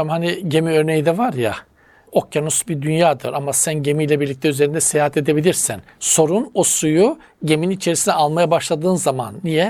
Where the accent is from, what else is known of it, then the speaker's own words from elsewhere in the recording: Black Sea Region, Turkey; Köylere gittiğinizde mesela bizim Karadeniz'de hocam bazıları evinin bahçesi bir kabristan olarak ve orada iletişim devam eder.